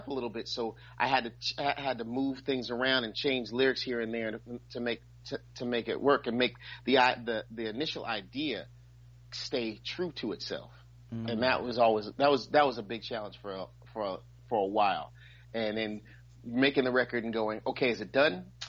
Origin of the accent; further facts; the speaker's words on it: Brooklyn, New York, United States; I'm from Brooklyn, nigga. Where you think I'm from?